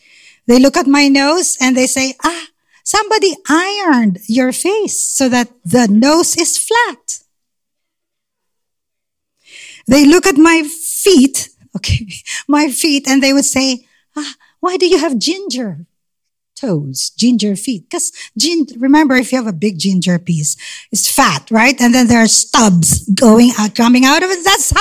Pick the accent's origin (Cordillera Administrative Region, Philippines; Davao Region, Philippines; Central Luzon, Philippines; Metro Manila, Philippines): Metro Manila, Philippines; Manila; born there; I was born in Manila, Philippines.